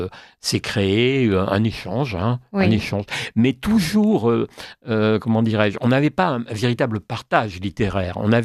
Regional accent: Langon, Nouvelle-Aquitaine, France; je suis né quand même à Langon, à quelques kilomètres de Malagar.

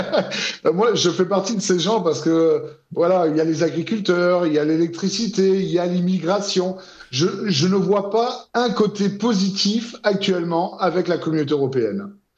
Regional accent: Toulouse, Occitanie, France; ici à Toulouse, moi je suis de Toulouse

